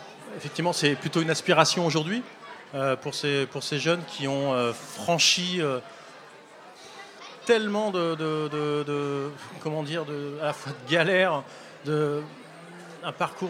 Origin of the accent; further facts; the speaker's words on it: Switzerland; Moi, je suis suisse de migrants aussi, alors ça veut tout et rien dire non plus. Mon papa est marocain, ma maman est bretonne.